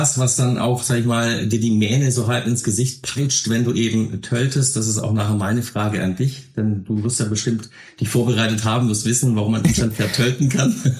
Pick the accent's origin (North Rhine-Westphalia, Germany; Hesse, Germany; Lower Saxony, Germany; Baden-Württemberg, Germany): Baden-Württemberg, Germany; Und ich als Schwabe mag ja nicht, wenn was verloren geht und ich verliere.